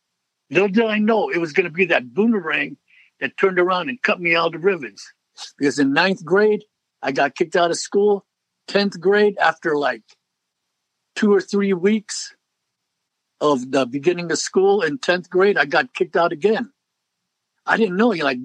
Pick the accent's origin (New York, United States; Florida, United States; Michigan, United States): New York, United States; Ellis Island; born there; I'm a Navy brat. My dad was in the Navy. My mom was a housewife. I was born on Ellis Island, where the Statue of Liberty is. And we moved quite often